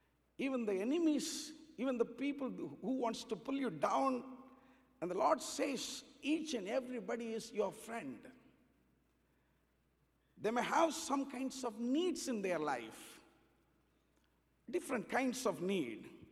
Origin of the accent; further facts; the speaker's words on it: India; English is a second language; Because, I came from India while I was praying for this day.